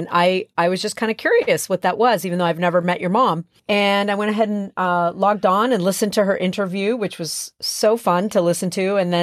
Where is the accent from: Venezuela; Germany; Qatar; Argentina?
Venezuela; English is a second language; I grew up in Venezuela I was born in 71. I just turned 50.